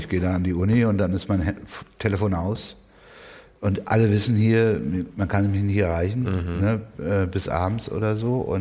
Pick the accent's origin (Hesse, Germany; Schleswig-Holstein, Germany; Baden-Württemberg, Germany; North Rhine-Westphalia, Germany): Hesse, Germany; Frankfurt; Also ich komme aus einer Kleinstadt wie Frankfurt, da kennt man Leute